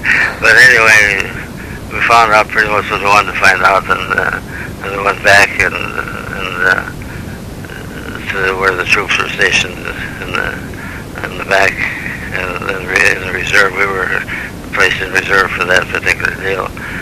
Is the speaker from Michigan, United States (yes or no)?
no; Minnesota, United States; I told him I was from Minnesota